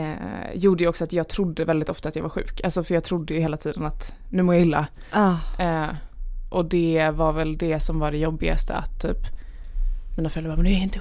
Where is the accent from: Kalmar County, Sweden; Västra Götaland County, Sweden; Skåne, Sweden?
Skåne, Sweden; Lund; also born or lived in Gävle; jag är född i Gävle. Mina föräldrar är från Gävle. Och uppvuxna i Gävle. Och sen när jag var typ 5 år tror jag, flyttade vi ner till Lund. Så mina föräldrar har ju verkligen inte skånskan.